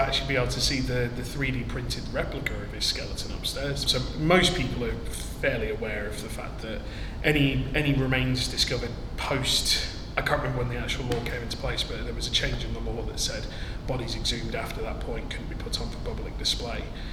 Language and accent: English; East Midlands, United Kingdom; There was definitely a kind of weird feeling of that something important was actually happening in my hometown.